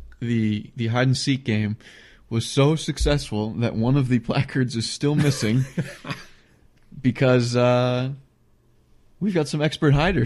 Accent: Connecticut, United States; The UConn Huskies, my team growing up, my home state of Connecticut, they played Syracuse in an old school Big East matchup

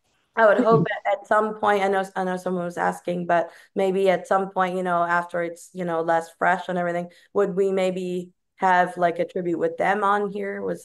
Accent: Manhattan, New York, United States; accent: Southern; moved away as an adult; now in Nashville, United States; I could relate to the accent thing. I picked it up living here about the last 7 years. You can't help it sometimes. And I'm from New York originally, so totally different.

